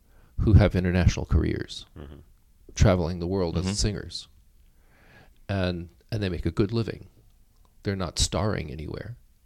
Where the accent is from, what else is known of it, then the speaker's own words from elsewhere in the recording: United States; I tell them that I'm an American and I don't have a clue.